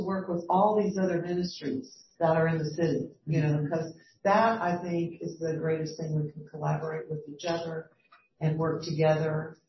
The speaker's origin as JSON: {"language": "English", "town": "El Paso", "region": "Texas", "country": "United States", "lives_now": "Birmingham, United States", "said": "I'm not from here. I'm from El Paso, Texas."}